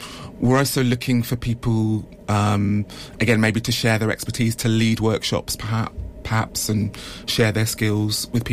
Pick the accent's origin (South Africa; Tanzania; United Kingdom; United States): United Kingdom; London; I mean, I'm originally from London